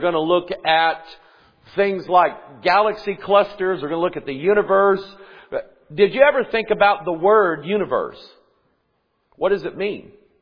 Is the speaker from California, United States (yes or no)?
no; Pine Bluff, Arkansas, United States; born there; moved away; I was born in Arkansas, Pine Bluff, Arkansas, 1966. That puts me out of the state of Arkansas before the Clintons got a hold of it